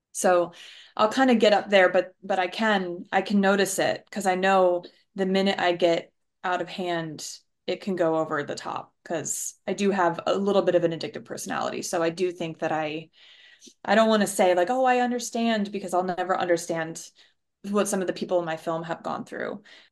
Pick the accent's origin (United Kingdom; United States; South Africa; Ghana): United Kingdom; Scotland; and I'm Scottish, so I have a Scottish citizenship.